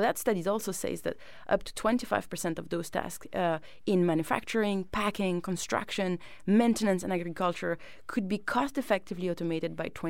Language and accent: English; Île-de-France, France; I grew up in France, on the outskirts of Paris, in a very low-income community.